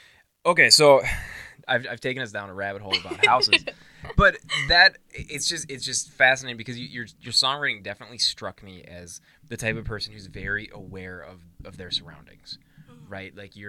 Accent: Coon Rapids, Minnesota, United States; I grew up in Coon Rapids.

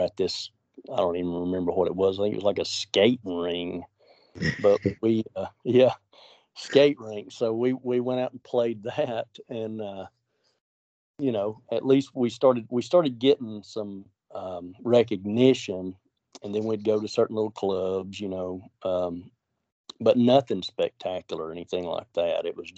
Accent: Georgia, United States; Yeah, I grew up in Georgia.

